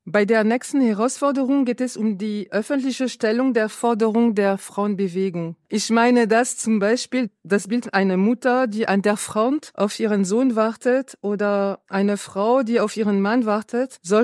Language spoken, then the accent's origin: German; Poltava Oblast, Ukraine; moved away as an adult; dass russische Truppen an die Grenze meiner Heimatregion Poltawa waren